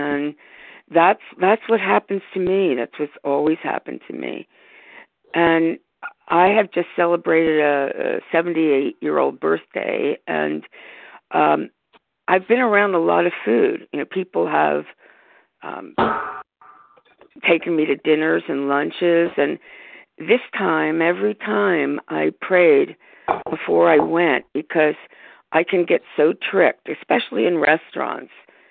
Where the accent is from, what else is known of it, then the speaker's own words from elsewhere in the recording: California, United States; I'm from Northern California.